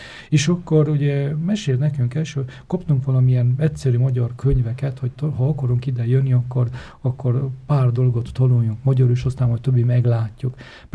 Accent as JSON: {"language": "Hungarian", "town": "Faraoani", "region": "Bacău County", "country": "Romania", "tie": "born or raised there", "said": "Hát ott nevelkedtem, ott ugye Bákó megyében, Bákóvárosban születtem, nevelkedtem a Forrófalván, ugye nagyon sokáig. Ott jártam az iskolát 10 évig"}